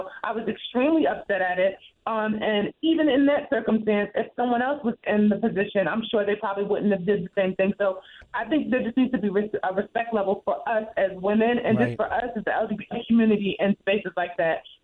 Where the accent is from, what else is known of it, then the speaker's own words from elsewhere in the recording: New Jersey, United States; I'm from North New Jersey, so I got the hood up in me.